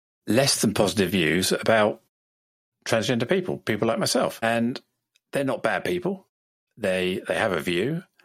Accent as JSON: {"language": "English", "country": "United Kingdom", "said": "As a Brit, most Brits I know can't understand why anyone would vote in the way they did."}